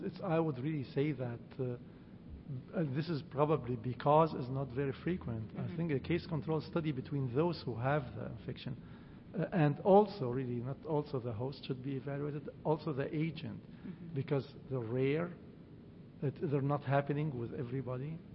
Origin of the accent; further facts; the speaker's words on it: Nevada, United States; from Nevada.